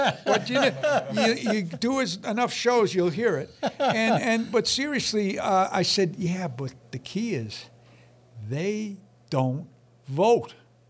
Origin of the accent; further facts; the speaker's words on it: New York, United States; this shop in the town where I grew up on Long Island